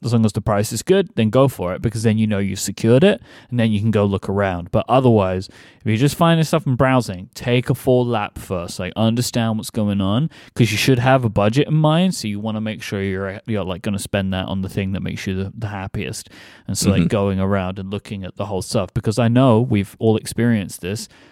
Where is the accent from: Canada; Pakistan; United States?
Canada; I am Canadian